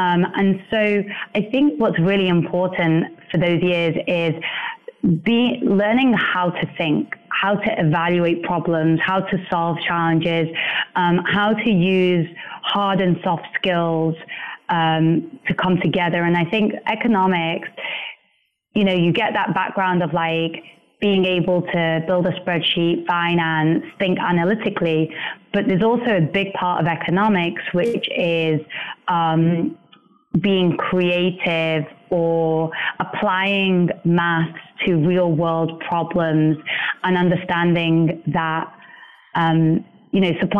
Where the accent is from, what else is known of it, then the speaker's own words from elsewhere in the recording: England, United Kingdom; my background, I grew up in England, I was working in India